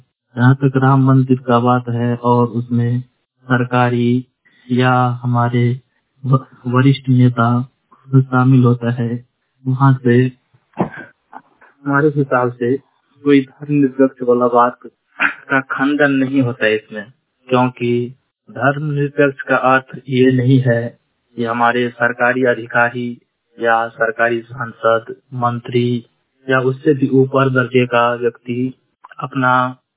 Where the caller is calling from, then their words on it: Phulparas, Bihar, India; और मैं मधुबनी डिस्ट्रिक्ट के फुलपरास प्रखंड का निवासी हूँ।